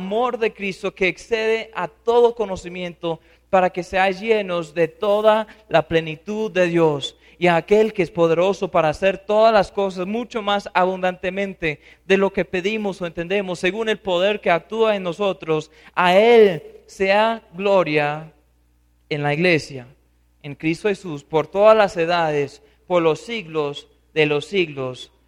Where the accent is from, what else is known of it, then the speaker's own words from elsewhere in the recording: United States; Spanish is a second language; eso a veces pasa porque sigo siendo gringo.